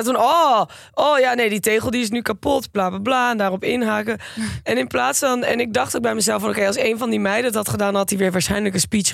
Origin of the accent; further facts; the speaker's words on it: Amsterdam, North Holland, Netherlands; En ik als geboren en getogen Amsterdammer ben erg verbaasd dat hij maar 10 keer naar Amsterdam is geweest.